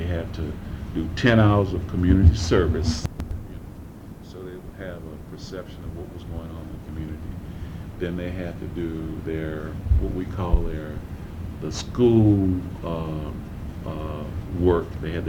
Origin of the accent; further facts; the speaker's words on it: Las Vegas, Nevada, United States; And the lady in personnel asked, well, where are you from? I said, Las Vegas.